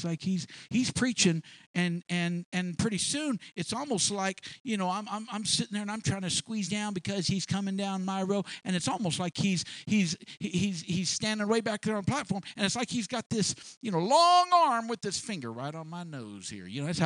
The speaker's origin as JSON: {"language": "English", "country": "Ireland", "said": "Because you know I'm Irish and I've got a temper."}